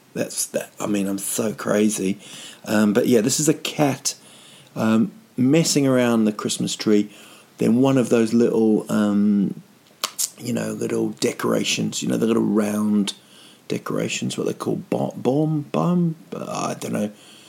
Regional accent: New Zealand; Because I'm from New Zealand. We had the summer.

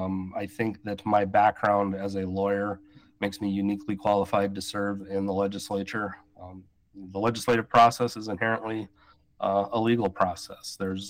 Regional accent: South Dakota, United States; I'm also a lifelong South Dakotan. I grew up in the Northern Hills, graduated from Leed High School.

